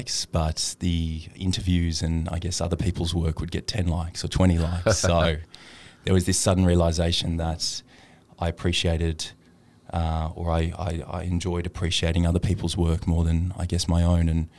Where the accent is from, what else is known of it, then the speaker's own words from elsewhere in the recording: Sydney, New South Wales, Australia; I was incredibly lucky to grow up in the eastern suburbs of Sydney